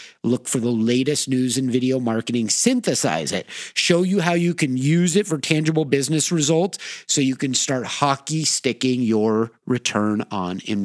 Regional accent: Los Angeles, California, United States; you know, I grew up in Los Angeles. In LA, everything glitters, but has very little substance.

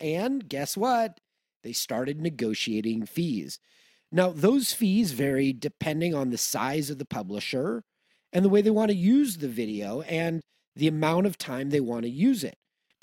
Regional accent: Los Angeles, California, United States; And I grew up in Los Angeles. And so growing up in Los Angeles and being an NFL fan, I'm just a football orphan

